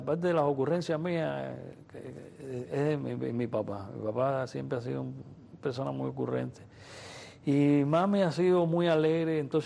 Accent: Havana, Cuba; moved away; also born or lived in Czechoslovakia; viví ahí muy cerca de tu casa, en El Vedado. Viví en El Vedado, en B17, arriba del Club Sayonara.

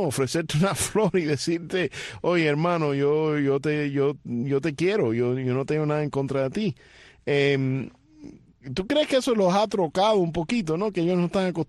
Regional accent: Cuba; yo he observado la polémica cubana, bueno, como todo cubano, toda una vida

